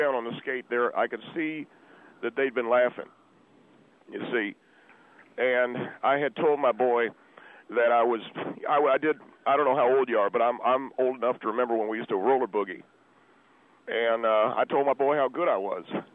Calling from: Corona, California, United States; I'm in Corona.

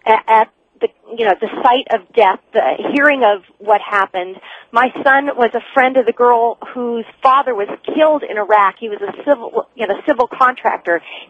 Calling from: San Diego, California, United States; I'm calling from San Diego to tell you that I think that this is an appalling idea.

